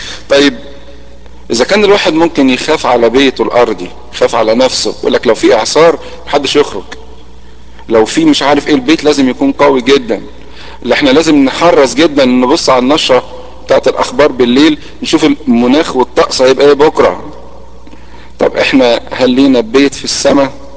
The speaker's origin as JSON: {"language": "Arabic", "country": "Egypt", "said": "الشرطة عندنا في مصر"}